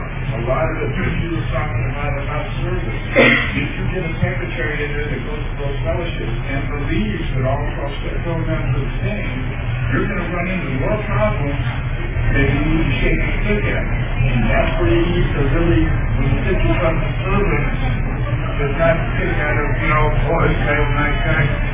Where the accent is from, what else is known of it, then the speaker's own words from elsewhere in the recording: Orange County, California, United States; I'm from Orange County, and we have a lot of trouble with outside issues.